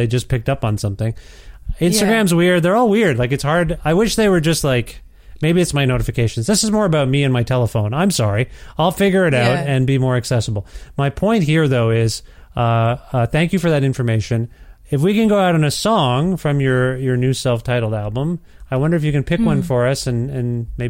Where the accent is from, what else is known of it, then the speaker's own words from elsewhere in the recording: Guelph, Ontario, Canada; Yeah, that's right. I'm from Ontario. No plans to leave at this point. But you never know. I mean, we moved here, so you never know.